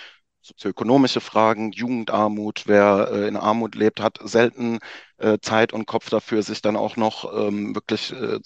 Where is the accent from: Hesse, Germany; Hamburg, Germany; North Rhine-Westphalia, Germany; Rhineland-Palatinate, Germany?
Rhineland-Palatinate, Germany; Also dann, wenn ich in Rheinland-Pfalz, wo ich herkomme, was bestelle im Internet